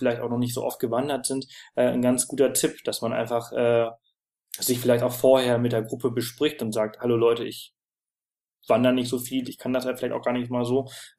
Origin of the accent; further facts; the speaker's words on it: Balearic Islands, Spain; Ich komme aus Mallorca, ich bin am Meer aufgewachsen.